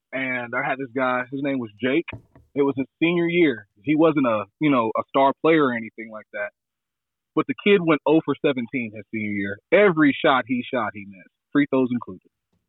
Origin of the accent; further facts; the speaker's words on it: Knoxville, Tennessee, United States; I'm East Tennessee, Knoxville, born and raised. I'm calling in from Knoxville, Tennessee.